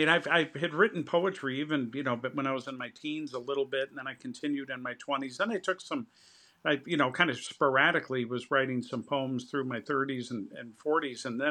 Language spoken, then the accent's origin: English; Chicago, Illinois, United States; also born or lived in Peoria; I was born in Peoria, Illinois, but I was born there, but grew up in the Chicago area and stayed there all the way through college and a little bit after.